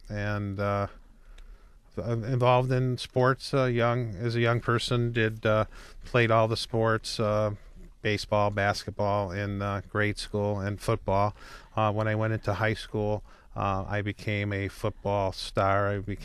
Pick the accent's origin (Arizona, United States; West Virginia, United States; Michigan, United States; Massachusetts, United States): Michigan, United States; East Detroit; Well, as you said earlier, I grew up in East Detroit, 8 Mile and Kelly area.